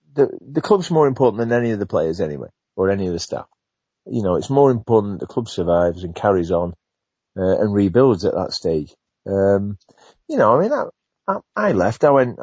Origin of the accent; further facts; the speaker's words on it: Southport, North West England, United Kingdom; Because I left Carlisle and went back to Southport, my hometown club, and played part-time there.